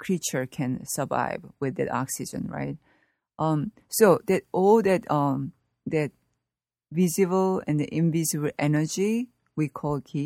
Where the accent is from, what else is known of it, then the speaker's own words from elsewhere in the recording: Seoul, South Korea; moved away as an adult; now in United States; I was born in Seoul, Korea, and then I spent like until early 20s. I mean, like I came here when I was like 24.